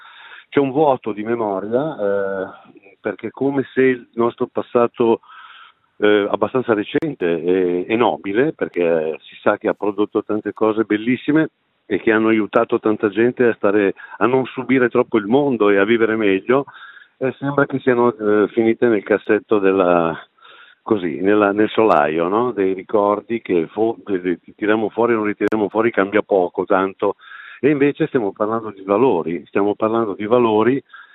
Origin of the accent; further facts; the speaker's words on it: Milan, Lombardy, Italy; le canzoni della tradizione anche dialettale, nel mio caso, visto che vengo da Milano.